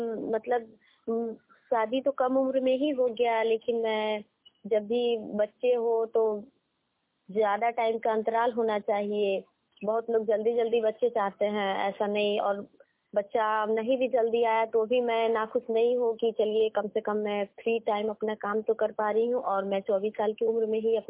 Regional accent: Nariyar, Bihar, India; मैं नरियार पंचायत की निवासी हूँ, मोतीपुर प्रखंड की।

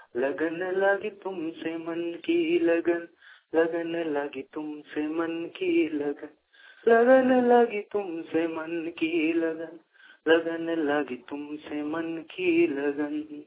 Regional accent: Koderma, Jharkhand, India; मैं चुमरित लिया कोडरमा से हूँ।

